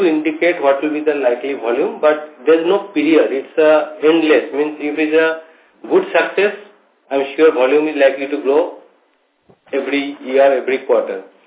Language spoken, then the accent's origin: English; India; English is a second language; We as Indian is very proud.